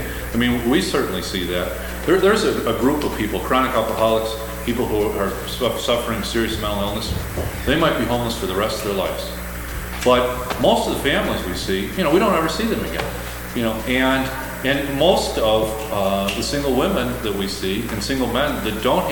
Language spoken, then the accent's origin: English; Chicago, Illinois, United States; And I grew up in Chicago. There's a few places in Chicago that need to just be leveled, absolutely.